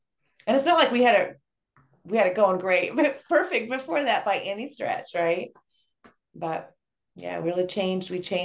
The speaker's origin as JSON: {"language": "English", "country": "Sweden", "said": "You know, I'm Swedish, you know, and I am built like my relatives. You know, I'm a Swede through and through."}